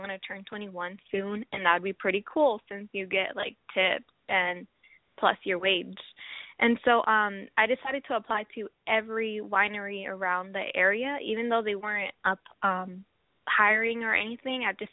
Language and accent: English; Washington, United States; I'm from Washington State.